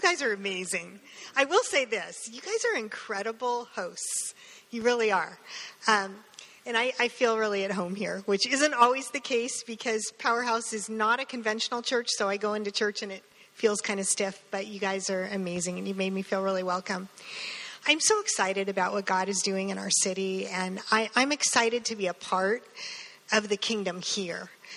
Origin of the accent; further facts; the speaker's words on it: Folsom, California, United States; I don't know if you're like me, but when I tell people that I'm from Folsom, I get this blank look. And they go, where's that? And then they go, oh yeah, that's the place with the prison.